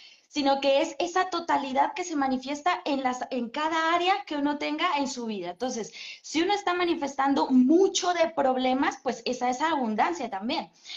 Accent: Colombia; born there; moved away; also born or lived in Italy; Yo nací en Colombia y me vine a vivir a Italia hace 12, 13 años, me vine para Europa. Estuve viviendo 10 años en Italia

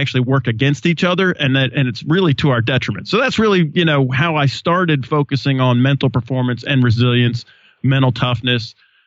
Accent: Australia; And my mom and dad were missionaries. So I grew up in Australia, but we were never allowed to fight back as missionaries.

